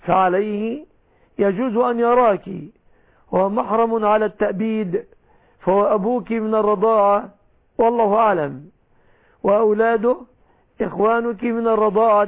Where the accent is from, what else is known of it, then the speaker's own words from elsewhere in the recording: Egypt; في بلادنا مصر